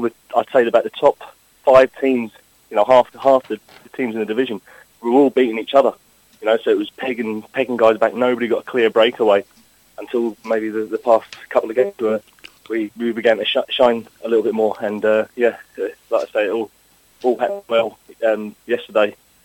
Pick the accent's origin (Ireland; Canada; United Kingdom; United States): Ireland; Kilrush, Munster; The three of us are actually in the Kilrush Fire Brigade, so we're all from the Kilrush area.